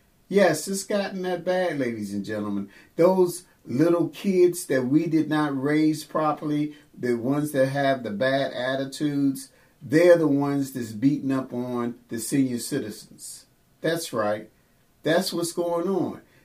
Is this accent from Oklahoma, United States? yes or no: no; Washington, District of Columbia, United States; I am from Washington, D.C., and I know they have different programs down there.